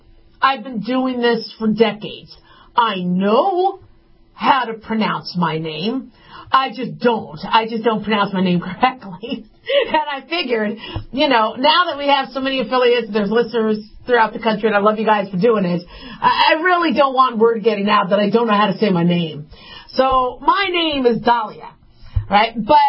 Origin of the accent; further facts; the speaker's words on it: United States; I'm American. I was born in America, but my father was from Israel. My mom's American, so I'm half Cleveland.